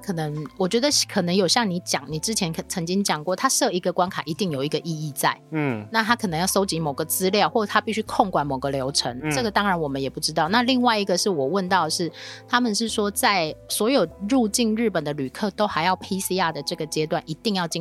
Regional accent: Taiwan; 其实他一定知道我们从台湾来的

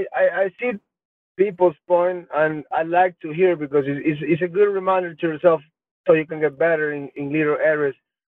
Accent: Ecuador; First main event, I'm from Ecuador, all the cameras, US media, South American media, and Ecuador media, cameras all day.

